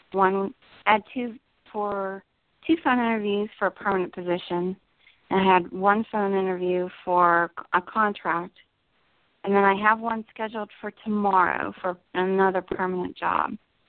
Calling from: New Jersey, United States; in New Jersey.

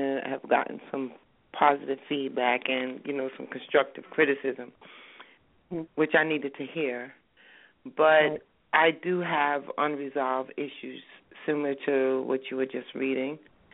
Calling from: New Jersey, United States; I'm calling from New Jersey.

